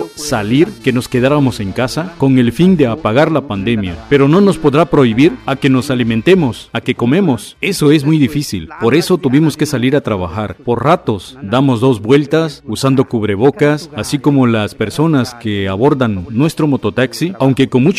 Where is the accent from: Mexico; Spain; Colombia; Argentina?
Mexico; Juchitán, Oaxaca; soy originario de Juchitán.